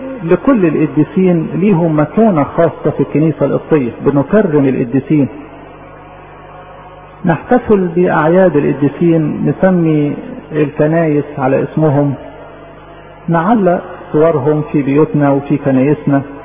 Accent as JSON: {"language": "Arabic", "country": "Egypt", "said": "وبالاكثر بالنسبه لنا احنا يا مصريين"}